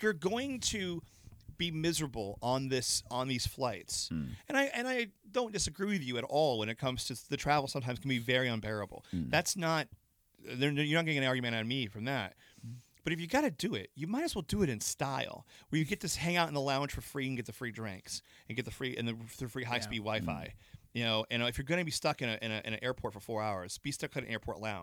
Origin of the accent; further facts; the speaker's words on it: Orlando, Florida, United States; now in Los Angeles, United States; I go to Orlando a lot because Orlando's my hometown.